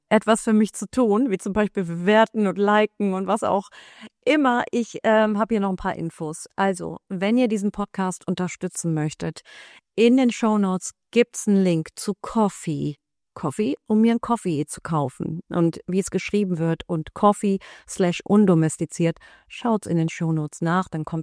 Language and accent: German; Vienna, Austria; Ich komme ja aus Wien.